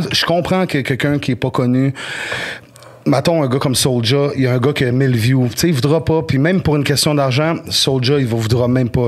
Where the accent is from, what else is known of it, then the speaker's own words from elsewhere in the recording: Cap-Rouge, Quebec, Canada; je suis seul qui vient pas de Sorel, je viens de Cap-Rouge